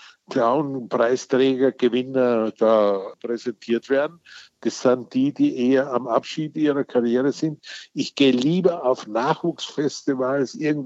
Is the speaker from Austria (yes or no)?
yes; Wilhelmsburg, Lower Austria, Austria; kam ein Wanderzirkus nach Wilhelmsburg, wo ich aufgewachsen bin